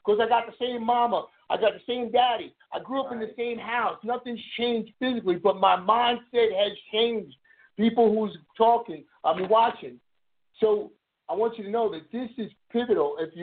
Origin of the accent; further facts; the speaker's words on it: Queens, New York, United States; he's touching on many other people in the area I grew up in Queens.